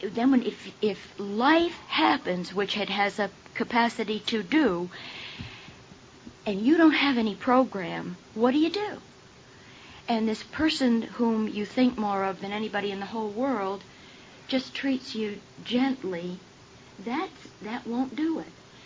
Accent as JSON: {"language": "English", "region": "Rhode Island", "country": "United States", "tie": "born or raised there", "said": "And Texas, for God's sakes, you know, I grew up in Rhode Island."}